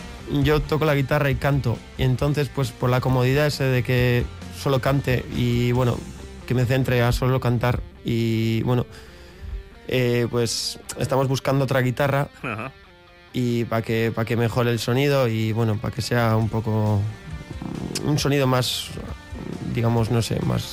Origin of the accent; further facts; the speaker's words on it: Spain; first language eu; Spanish is a second language; Al final estamos más cómodos hablando en euskera y cantando en euskera o expresándonos en euskera que en otro idioma.